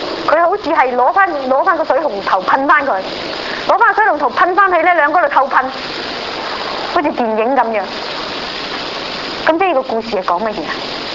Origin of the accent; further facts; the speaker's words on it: China; 因為我哋中國人嘅話呢都唔會攀咁多緣㗎嘛。